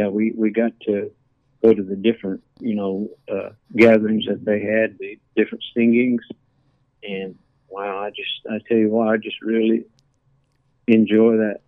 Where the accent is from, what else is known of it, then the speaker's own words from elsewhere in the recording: Shawnee, Oklahoma, United States; and here I grew up with these guys, but I grew up in Shawnee and they grew up there, and they know fluent, see, Kiowa language.